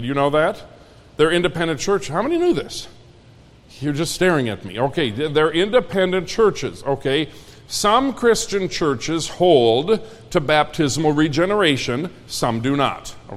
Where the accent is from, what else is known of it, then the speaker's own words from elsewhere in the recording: Minnesota, United States; Now, where I grew up in Minnesota, the confusion was rife in Minnesota as to this point